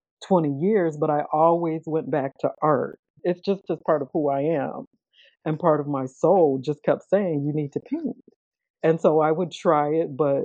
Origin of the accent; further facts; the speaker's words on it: Aurora, United States; And growing up in Aurora, we were poor.